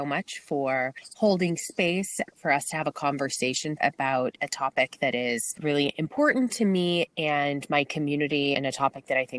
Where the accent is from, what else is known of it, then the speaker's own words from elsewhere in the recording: Beirut, Beirut Governorate, Lebanon; I am ethnically Armenian from Beirut, Lebanon. I am Beiruti.